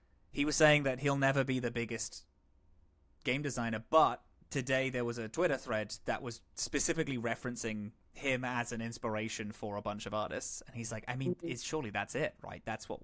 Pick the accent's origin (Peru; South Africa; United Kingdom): United Kingdom; London; also born or lived in Cardiff / Brooklyn; now in Toronto, Canada; I grew up in London, I then moved to Cardiff, which admittedly is a tiny, tiny city, but I grew up, then I moved to Cardiff. Then I went to Toronto, then I was in Brooklyn for a very long time. Currently working on going back into Brooklyn as I'm back in Toronto for the second.